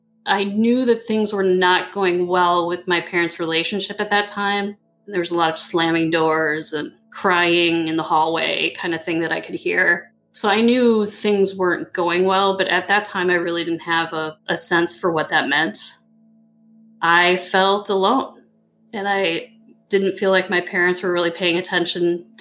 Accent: Midwest, United States; I grew up in the Midwest, but my parents are from Kentucky.

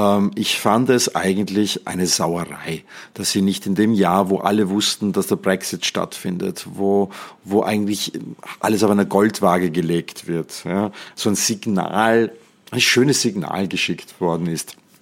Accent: Netherlands; German is a second language; Und das sage ich als Niederländer

